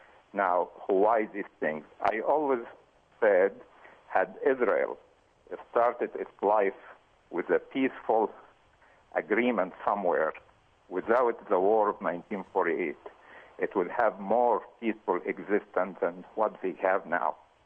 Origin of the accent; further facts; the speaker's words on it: Egypt; Originally, I'm from Egypt